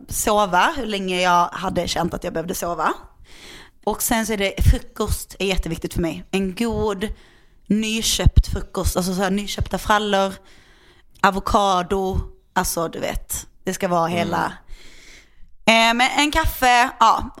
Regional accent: Gothenburg, Västra Götaland County, Sweden; jag är halv göteborgare

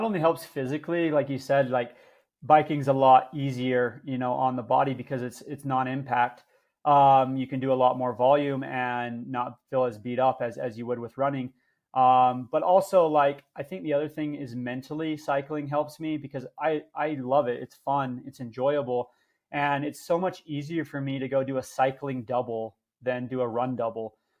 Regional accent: St. George, Utah, United States; So we're from here in Southern Utah. I'm from St. George.

